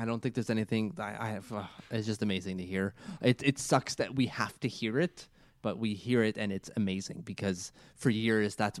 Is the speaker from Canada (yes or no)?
yes; Canada; I'm too Canadian.